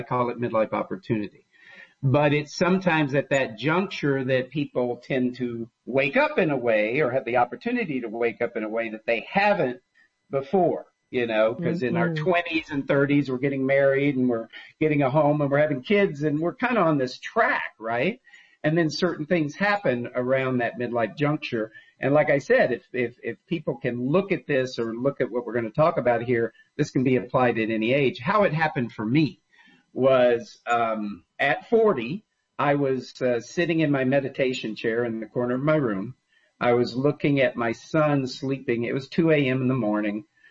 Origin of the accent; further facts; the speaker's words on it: Texas, United States; you know, I grew up in Texas